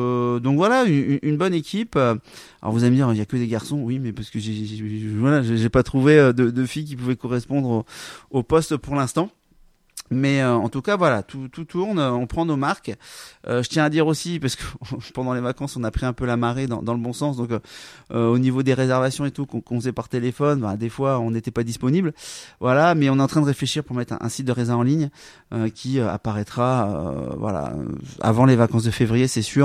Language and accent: French; Quimper, Brittany, France; born there; Moi je suis né à Quimper, donc c'est cool d'avoir offert ça là.